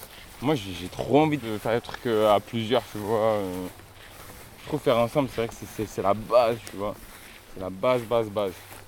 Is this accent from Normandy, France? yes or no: no; Marseille, Provence-Alpes-Côte d'Azur, France; Non, moi je suis pas de Pertuis, moi je suis de Marseille.